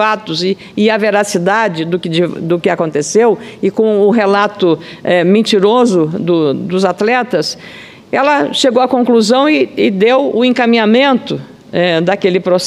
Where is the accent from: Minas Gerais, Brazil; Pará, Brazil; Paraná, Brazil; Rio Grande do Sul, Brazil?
Rio Grande do Sul, Brazil; até como gaúcha